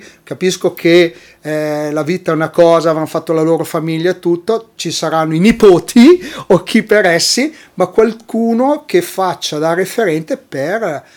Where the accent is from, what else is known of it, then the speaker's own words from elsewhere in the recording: Milan, Lombardy, Italy; Io da milanese, tifoso dell'Alleghe